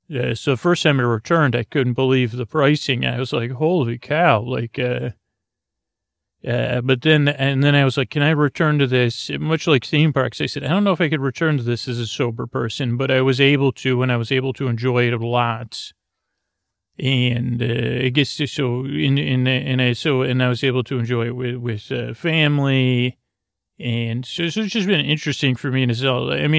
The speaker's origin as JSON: {"language": "English", "town": "Syracuse", "region": "New York", "country": "United States", "tie": "born or raised there", "said": "the fair really is, like, a big deal to a child growing up in Syracuse, New York, at least to me."}